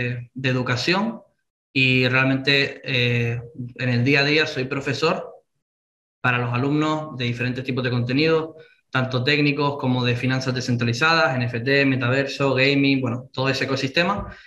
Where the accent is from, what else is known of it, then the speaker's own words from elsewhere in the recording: Las Palmas, Canary Islands, Spain; moved away; also born or lived in Barcelona; Soy de Las Palmas, de Gran Canaria, de esa comunidad de 8 islas.